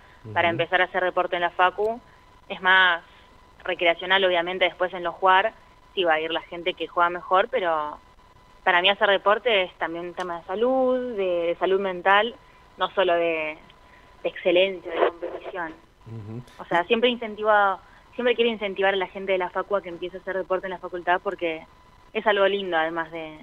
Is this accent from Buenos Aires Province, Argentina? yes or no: yes; Avellaneda, Buenos Aires Province, Argentina; accent: Avellaneda Spanish; yo hablo español, avellanediense. Sí. No, hablo español, hablo inglés, tipo fluido también como español. Hablo portugués porque mi papá es brasilero.